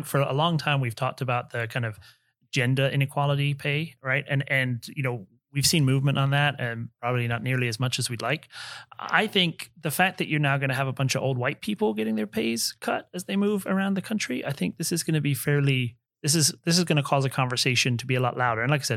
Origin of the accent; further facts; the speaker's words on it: London, United Kingdom; I'm from London and I used to commute hours every day.